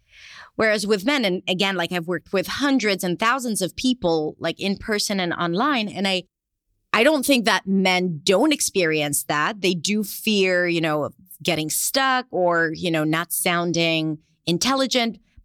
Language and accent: English; Israel; accent: Israeli; English is a second language; now in United States; moved to the U.S., and I had a very distinct Israeli accent.